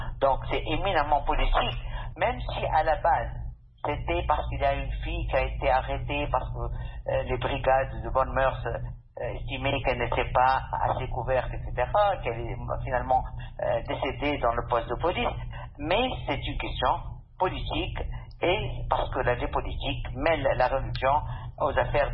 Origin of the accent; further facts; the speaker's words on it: Tunisia; Nous sommes des Tunisiennes, des Tunisiens très solidaires avec les femmes